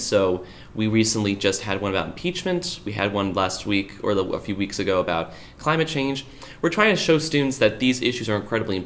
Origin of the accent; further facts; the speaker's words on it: New Jersey, United States; So I am also out of state. I'm from New Jersey. I go to school in Massachusetts.